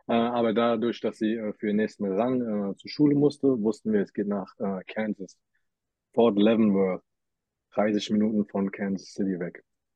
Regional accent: Mainz, Rhineland-Palatinate, Germany; Ja, ich komme aus Mainz in Deutschland

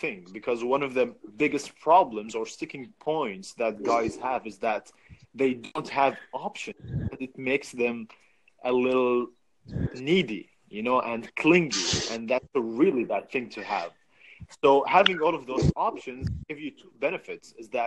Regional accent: Saudi Arabia; So I'm from Saudi.

